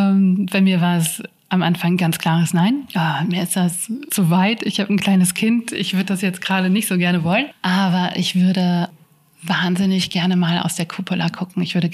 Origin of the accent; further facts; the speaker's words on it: Dortmund, North Rhine-Westphalia, Germany; moved away as an adult; now in Vienna, Austria; Ich komme aus Dortmund.